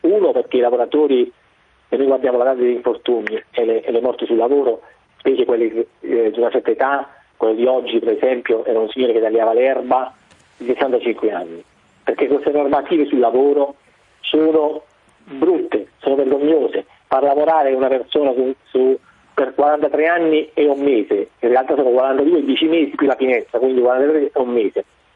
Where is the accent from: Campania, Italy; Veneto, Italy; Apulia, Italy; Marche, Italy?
Apulia, Italy; Taranto; io vengo da Taranto